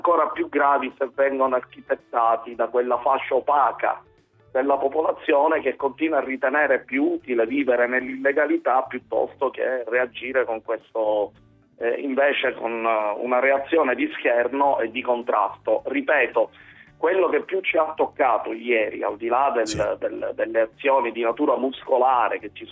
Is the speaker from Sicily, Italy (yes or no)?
yes; Palermo, Sicily, Italy; siamo comunque tutti figli di questa città, quindi ti parlo da palermitano, sì, da padre, oltre che da poliziotto